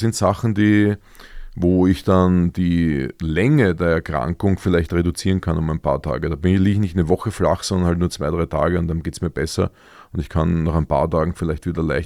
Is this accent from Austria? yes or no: yes; Vienna, Austria; für mich als Wiener